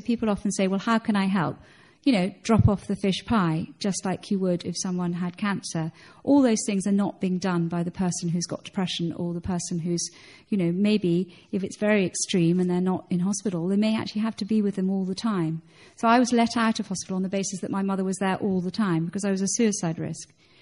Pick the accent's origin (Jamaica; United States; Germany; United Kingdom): United Kingdom; England; we're very bad as English, and we say we're fine.